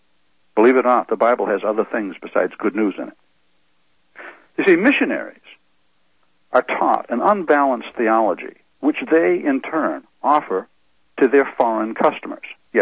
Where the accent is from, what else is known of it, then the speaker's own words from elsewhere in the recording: Maine, United States; I even knew a couple Indians back in my home state of Maine.